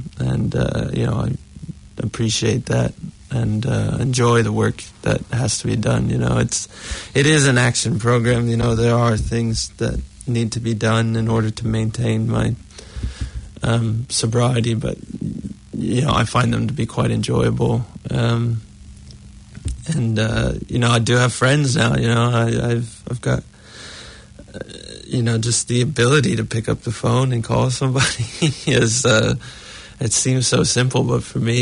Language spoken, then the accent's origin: English; United States; I'm American